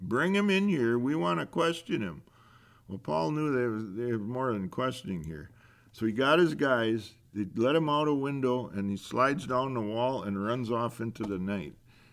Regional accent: Minnesota, United States; I'm an American. I live in a state called Minnesota.

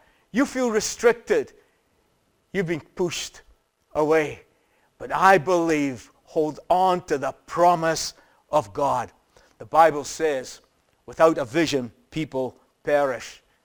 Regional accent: Nigeria; I would say, yeah, I'm Nigerian. And the interesting thing is, you know, the Nigerians would look at me and they would go, yeah, we can see that. Yeah, definitely Nigerian.

